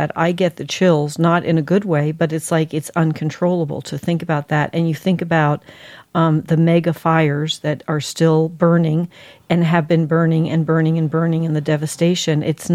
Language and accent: English; New Jersey, United States; I'm from New Jersey, and I remember when you could smell the Hudson River before you could see it, and it got cleaned up.